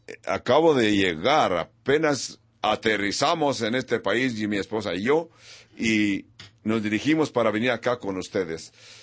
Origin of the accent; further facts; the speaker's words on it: Louisiana, United States; yo soy de Luisiana, ustedes pueden comprender, soy de Luisiana